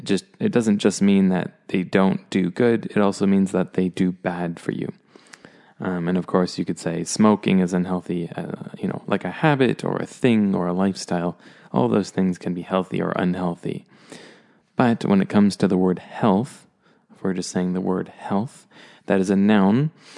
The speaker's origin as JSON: {"language": "English", "country": "Canada", "said": "And I'm from Canada"}